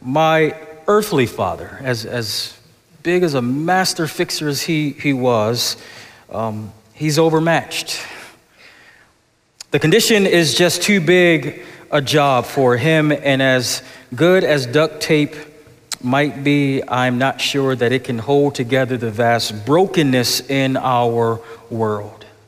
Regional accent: Buffalo, New York, United States; and I grew up in Buffalo, so you got to have heat in the car

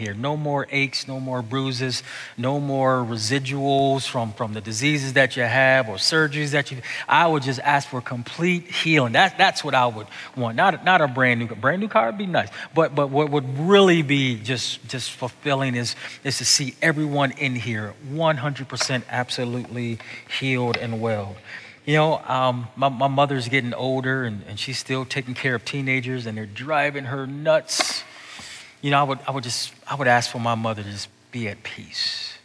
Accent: Buffalo, New York, United States; Again, I grew up in Buffalo, so I know snow.

